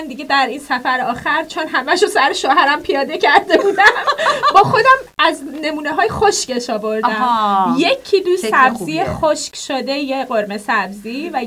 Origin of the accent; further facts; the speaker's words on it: Rasht, Gilan, Iran; حالا تو که میدونی من شمالی هستم، رشتی هستم،